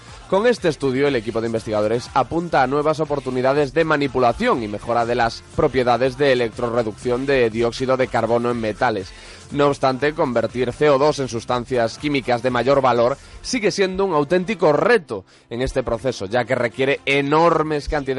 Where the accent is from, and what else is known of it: Galicia, Spain; born or raised there